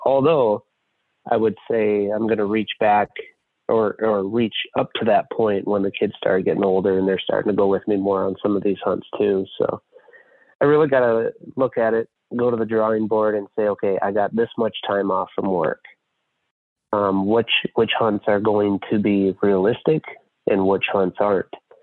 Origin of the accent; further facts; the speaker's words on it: North Dakota, United States; moved away; I grew up in North Dakota. My roots are up there. So living in South Dakota now, it's not hard to get an archery tag in North Dakota.